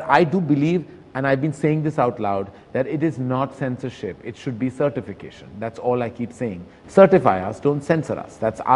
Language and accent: English; India; I do, as an Indian citizen, I completely do.